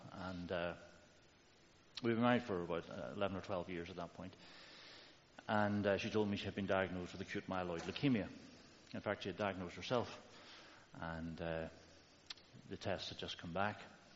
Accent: Belfast, Northern Ireland, United Kingdom; I was raised in North Belfast, and I'm the youngest of a family of five children. So I have three older brothers and an older sister, and I had the enormous blessing of being raised in a Christian home. And so I came to faith when I was very young.

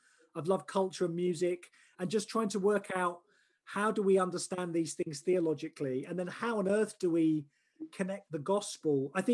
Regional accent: Southend-on-Sea, East of England, United Kingdom; born there; I was originally I was born in Southend-on-Sea in Essex, so seaside town in Essex. My dad is originally from Guyana in South America.

